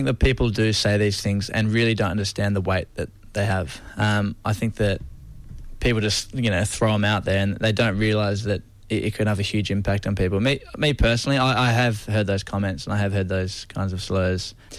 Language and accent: English; Hobart, Tasmania, Australia; back in my home town in Hobart, with South Hobart